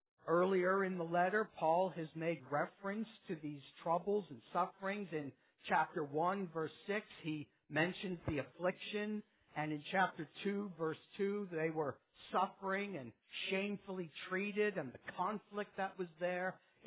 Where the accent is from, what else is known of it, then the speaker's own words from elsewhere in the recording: New York, United States; I'm Jewish. I'm from New York. I came to know Christ when I was 29 years old.